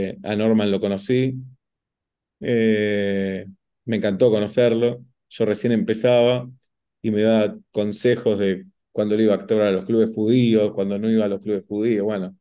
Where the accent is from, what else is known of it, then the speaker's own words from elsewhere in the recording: Buenos Aires, Argentina; Me siento muy argentino, me siento muy porteño también y me siento muy judío.